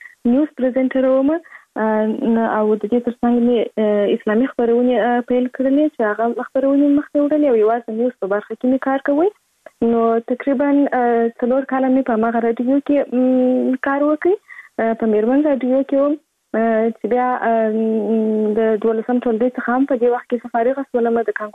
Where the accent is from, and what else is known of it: Kandahar, Afghanistan; born there